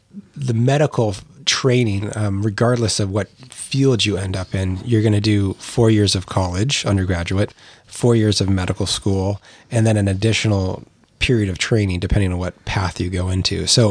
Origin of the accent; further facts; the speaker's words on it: Edmonds, Washington, United States; moved away as an adult; Yeah, spent some time coming out here growing up, but, you know, born and raised really in Edmonds and stayed there from, you know, being born to 18 and then moved out from